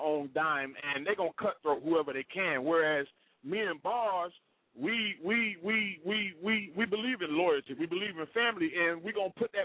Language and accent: English; Columbia, South Carolina, United States; We both, you know, we grew up in Columbia, South Carolina. Shout out to Richland Northeast High School, you know.